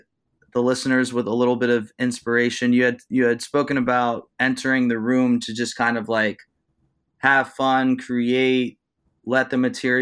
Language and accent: English; Youngstown, Ohio, United States; That carousel is from a burnt down theme park in my hometown of Youngstown, Ohio.